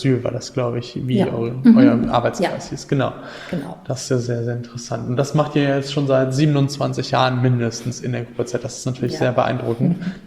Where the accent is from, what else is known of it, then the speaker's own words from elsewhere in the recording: Düren, North Rhine-Westphalia, Germany; ja, ich habe es selber in Düren, wo ich herkomme, in Asylbewerberunterkünften auch gearbeitet, Praktika gemacht und so.